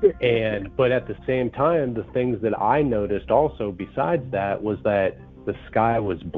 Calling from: Las Vegas, Nevada, United States; So I'm in Las Vegas.

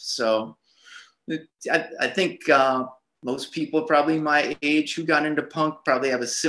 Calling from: Brooklyn, New York, United States; I'm in Brooklyn right now.

